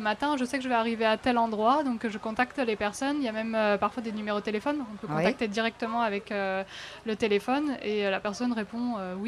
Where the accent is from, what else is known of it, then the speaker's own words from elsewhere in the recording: Lion-en-Sullias, Centre-Val de Loire, France; je suis rentrée dans mon village à Lyon-Sullias, donc juste après Sully-sur-Loire, à vélo.